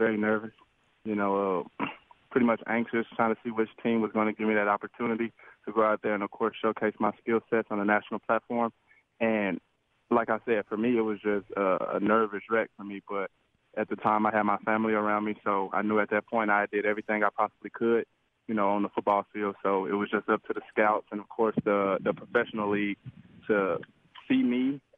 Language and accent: English; Texas, United States; You know, of course, pretty much how we met, you know, of course, we're both from Texas.